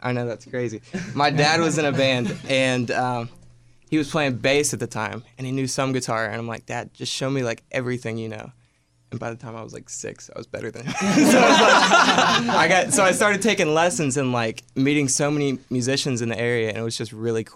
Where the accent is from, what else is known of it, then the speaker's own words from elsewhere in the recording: Nashville, Tennessee, United States; You know, growing up in Nashville, he's definitely on that bucket list of who I wanted to meet.